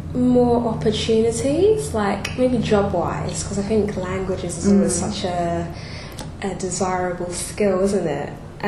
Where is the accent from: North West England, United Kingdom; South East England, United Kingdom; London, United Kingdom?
London, United Kingdom; born there; Well, I was kind of born in southeast London, but I was in a part where there wasn't a great mix of people, so I never really heard like loads of other languages.